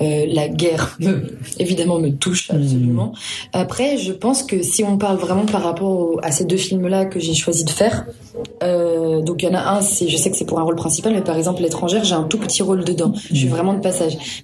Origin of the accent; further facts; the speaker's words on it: Nantes, Pays de la Loire, France; now in Paris, France; Moi, je viens de Nantes. Je suis partie à Paris pour trouver ce que je voulais faire de ma vie.